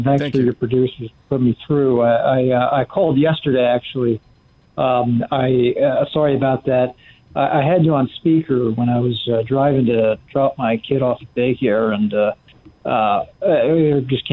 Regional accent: State College, Pennsylvania, United States; I grew up in State College.

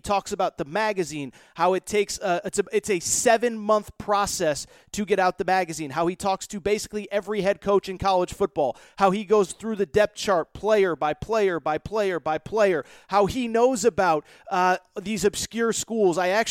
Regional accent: Connecticut, United States; I grew up in Connecticut, and I don't want to date him or myself

